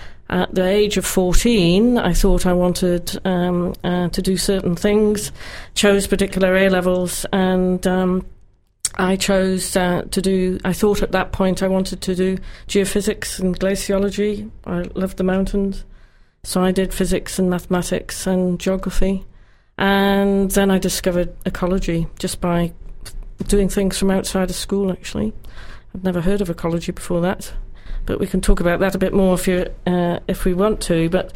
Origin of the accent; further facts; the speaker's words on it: Newcastle upon Tyne, North East England, United Kingdom; I grew up in the northeast of England in Newcastle upon Tyne.